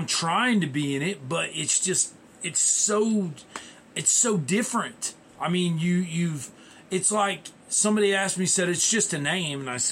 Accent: Mansfield, Ohio, United States; born there; Well, I was born in Mansfield, Ohio, which is in between Columbus and Cleveland.

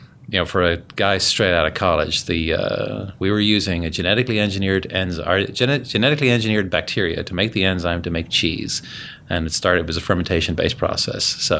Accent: Dublin, Leinster, Ireland; I grew up in Dublin in Ireland.

